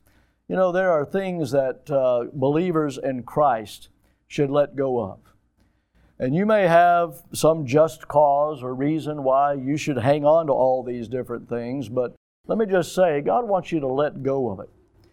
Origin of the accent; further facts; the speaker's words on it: Milton, United States; As a kid, we grew up here in Milton, and we had our potato chips delivered to our house.